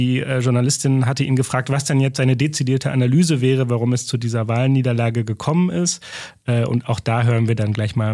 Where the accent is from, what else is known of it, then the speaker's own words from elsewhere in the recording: Dortmund, North Rhine-Westphalia, Germany; das sage ich als Dortmunder